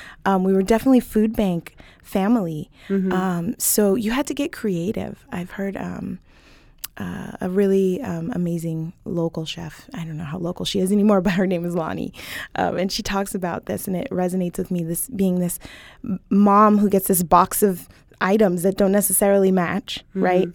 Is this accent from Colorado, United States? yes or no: yes; Denver, Colorado, United States; also born or lived in California; So I moved out here as a kid. I moved from California as an art and dance kid, and I went to Denver School of the Arts and danced over at Cleo's